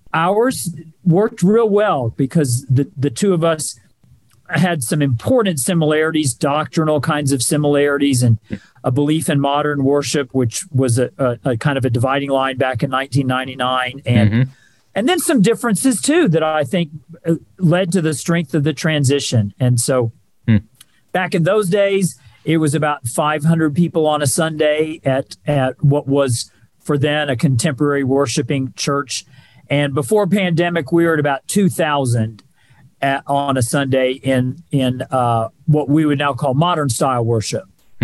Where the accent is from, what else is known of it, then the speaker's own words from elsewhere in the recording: Texas, United States; Yeah, I grew up in Texas, and I did not grow up in church at all, and got saved pretty dramatically when I was 17, and then went to college in New Jersey.